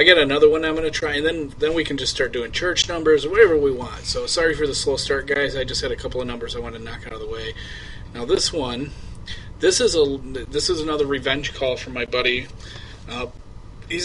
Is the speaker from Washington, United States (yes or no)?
no; Michigan, United States; I've said it. I don't care. I'm from Michigan.